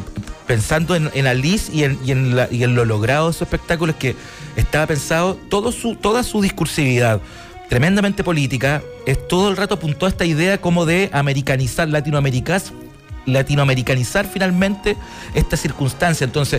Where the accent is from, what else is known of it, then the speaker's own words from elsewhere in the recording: Chile; moved away; más de la mitad del tiempo en este nuevo país, que no es mi país de origen, ¿cachai? Que es Chile.